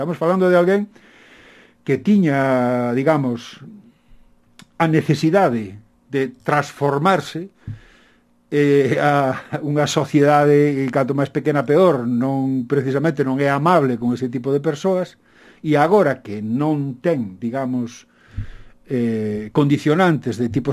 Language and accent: Galician; Mondoñedo, Galicia, Spain; Eu son de Mondoñedo